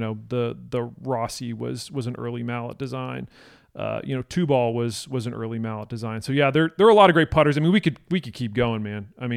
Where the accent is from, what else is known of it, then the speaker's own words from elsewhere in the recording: Texas, United States; And being a Texan, you know